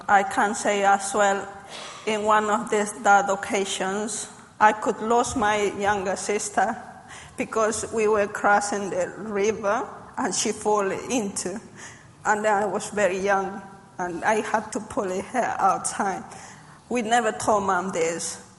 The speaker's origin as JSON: {"language": "English", "country": "Bolivia", "first_language": "Spanish", "second_language": "English", "said": "I am from Bolivia originally."}